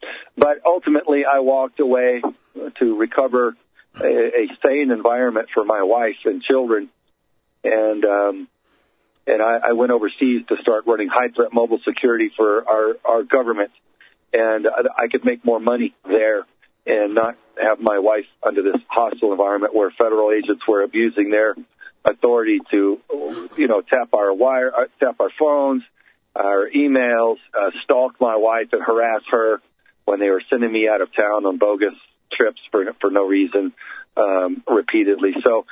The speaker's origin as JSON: {"language": "English", "region": "Texas", "country": "United States", "tie": "born or raised there", "said": "So I grew up in Southern Texas, rough and tumble childhood, boxing, fighting with my big brother, riding dirt bikes, playing football."}